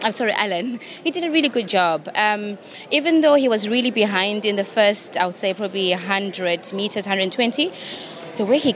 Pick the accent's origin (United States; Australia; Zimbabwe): Zimbabwe; now in London, United Kingdom; I live in London. I've been here for a very long time. But I'm originally from Zimbabwe.